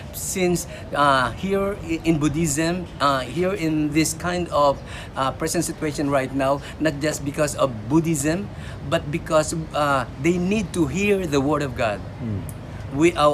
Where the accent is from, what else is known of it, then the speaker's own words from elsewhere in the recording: Philippines; moved away as an adult; now in Thailand; from the Philippines. We came over here since 1992 doing church planting because that's the need here in Thailand.